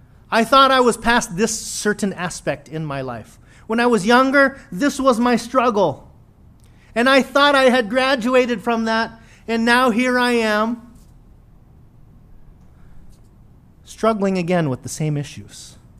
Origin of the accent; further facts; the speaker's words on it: Philippines; They're Filipino, I'm Filipino. We're always late.